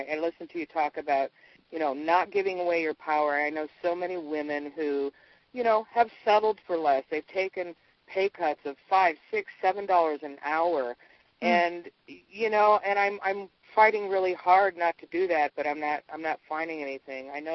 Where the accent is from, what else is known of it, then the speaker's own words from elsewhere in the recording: Missoula, Montana, United States; I'm from Missoula, Montana